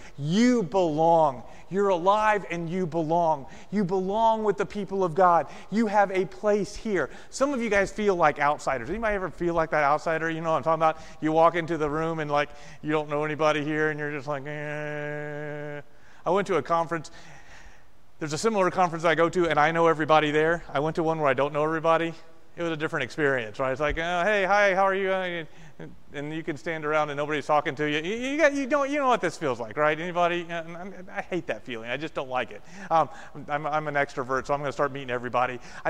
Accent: Texas, United States; I grew up in Texas, and there were people that ate certain things.

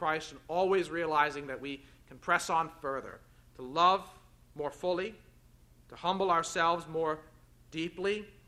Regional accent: Cleveland, Ohio, United States; And he was telling me about a church he had pastored where I grew up in Cleveland, in that area for many years

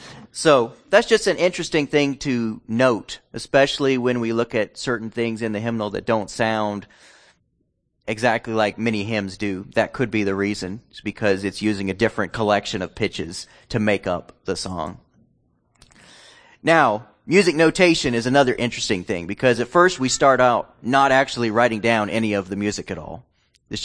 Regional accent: Abingdon, Virginia, United States; also born or lived in Bay City; I'm from Bay City, Michigan. What am I saying? But anyway, I grew up in Abingdon, Virginia.

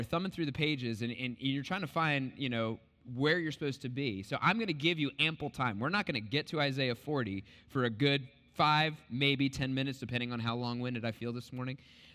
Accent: United States; one of my things is that as an American, I don't want to further the awful stereotypes about American tourists in other places.

